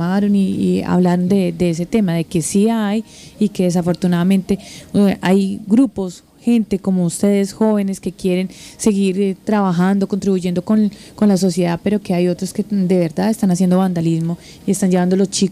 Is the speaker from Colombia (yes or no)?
yes; Colombia; uno como todo colombiano pues a mirar qué fue lo que pasó